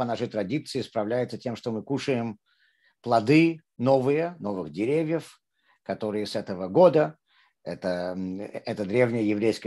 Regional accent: Saint Petersburg, Russia; Я вырос в городе Герой Ленинграде. Он еще тогда был Ленинградом. И в обыкновенной советской еврейской семье

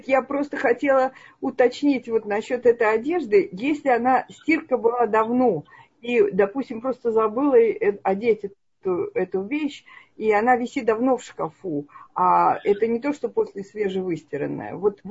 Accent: Saint Petersburg, Russia; now in Boston, United States; Я оригинально из Петербурга, а сейчас в Бостоне.

